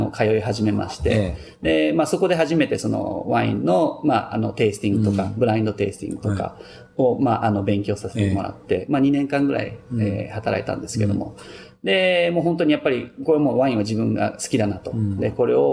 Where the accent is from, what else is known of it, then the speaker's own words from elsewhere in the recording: Tokyo, Japan; moved away as an adult; now in United States; まあ僕はあの東京で生まれ育って28年間、はい、で14年前にアメリカに来たんですけども